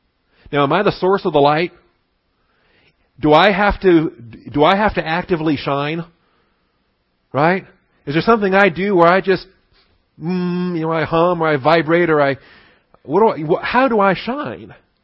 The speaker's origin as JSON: {"language": "English", "region": "Washington", "country": "United States", "tie": "born or raised there", "said": "I grew up in Washington State and you could look. To the east were the Cascade Mountains. To the west were the Olympic Mountains."}